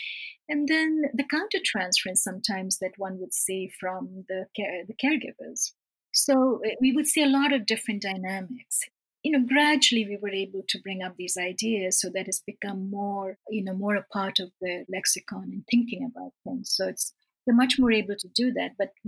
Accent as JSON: {"language": "English", "town": "New Delhi", "region": "Delhi", "country": "India", "tie": "born or raised there", "said": "I remember when I was a very young girl and I grew up in New Delhi, and I read David Copperfield by Dickens"}